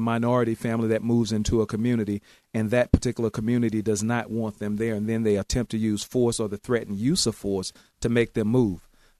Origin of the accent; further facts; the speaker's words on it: Georgia, United States; now in Knoxville, United States; I was born and raised in Georgia, so I'm used to Southern hospitality, but the people of Knoxville has taken it to a completely different level.